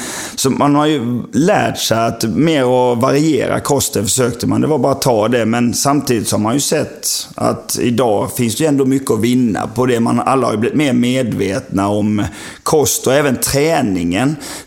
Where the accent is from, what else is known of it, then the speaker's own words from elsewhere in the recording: China; Jag kommer från Kina.